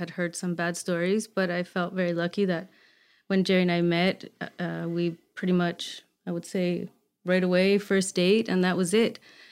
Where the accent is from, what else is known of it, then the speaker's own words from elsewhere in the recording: Canada; But I always knew I wanted to come back to Canada, being Canadian, and my children as well, having their Canadian birthright.